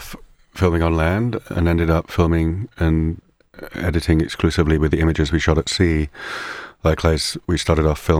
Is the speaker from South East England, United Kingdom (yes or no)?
no; Liverpool, North West England, United Kingdom; moved away as an adult; I grew up in Liverpool, where my father was working in the ship industry, building ships and working in the port.